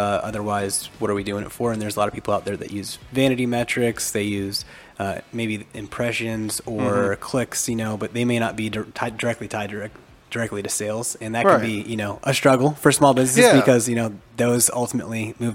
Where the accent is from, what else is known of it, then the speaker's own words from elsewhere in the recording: Centerville, Ohio, United States; Yeah, so, I grew up in Centerville. Yeah. Yeah, grew up in Centerville. Have a lot of family and still in Centerville and Kettering.